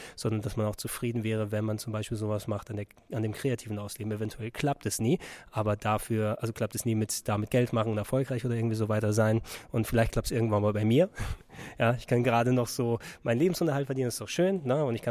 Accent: Hamburg, Germany; aber ich bin Hamburger Jung. Ne? Ich komme aus Norddeutschland und bin eher selten hier in diesen Gefilden unterwegs.

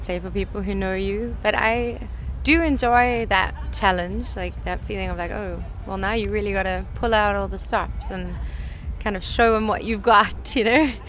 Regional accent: South Africa; one of the first questions people ever ask me if they find out I'm South African.

